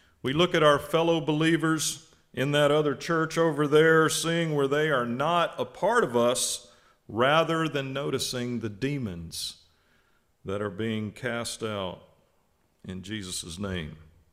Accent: Mississippi, United States; Growing up in Mississippi, my best friend Boots and I would play game after game of 21 in the heat and humidity of the southern summer of my youth.

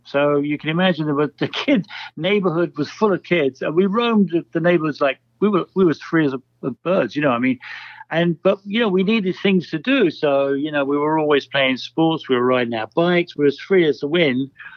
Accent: London, United Kingdom; accent: Cockney; because a lot of London was bombed, or the East End where we came from. I'm a Cockney, true Cockney.

